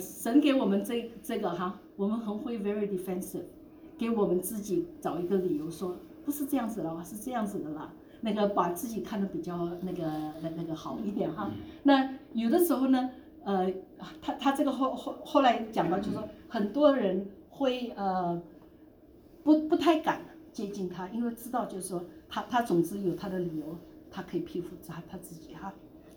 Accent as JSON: {"language": "Chinese", "country": "China", "said": "就是说我们中国人有的时候会常做这个东西做的比较多一点点"}